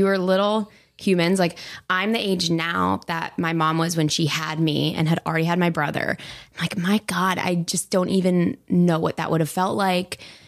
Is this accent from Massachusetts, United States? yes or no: no; Pittsburgh, Pennsylvania, United States; Yeah, I grew up in Pittsburgh, and it's so funny.